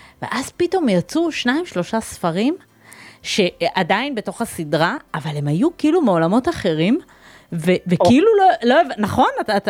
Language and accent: Hebrew; Bnei Brak, Tel Aviv District, Israel; אני כילדה בני ברקית ממש יכולתי לדמיין את שכונת סורוצקין